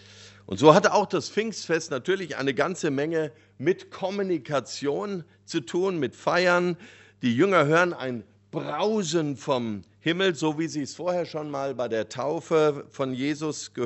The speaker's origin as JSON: {"language": "German", "town": "Frankfurt", "region": "Hesse", "country": "Germany", "said": "Der zweite Anlass, natürlich festlich gekleidet zu sein heute, ist für mich als Frankfurter, weil wir den Pokal geholt haben."}